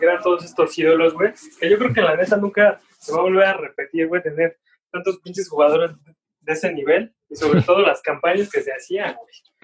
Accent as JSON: {"language": "Spanish", "town": "Ciudad Nezahualcóyotl", "region": "State of Mexico", "country": "Mexico", "said": "Yo soy de acá de Neza"}